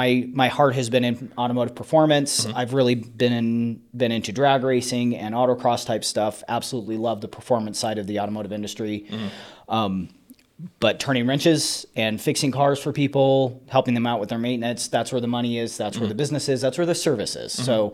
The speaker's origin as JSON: {"language": "English", "town": "Bishop", "country": "United States", "tie": "born or raised there", "said": "So I grew up here in Bishop."}